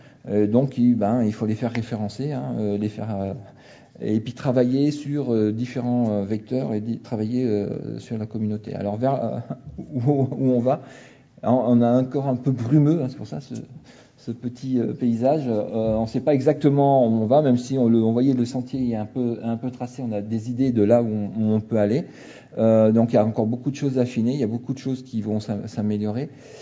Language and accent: French; Lyon, Auvergne-Rhône-Alpes, France; puisqu'on est lyonnais, on va parler de cuisine